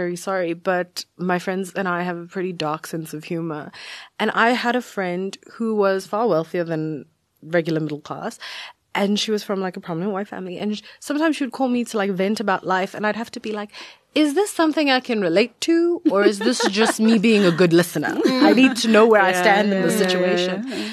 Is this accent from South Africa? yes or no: yes; South Africa; also born or lived in India; because we moved to South Africa from India. So we were just the three of us. I'm an only child. It's just me, mom and dad. And we moved to a different country when I was very young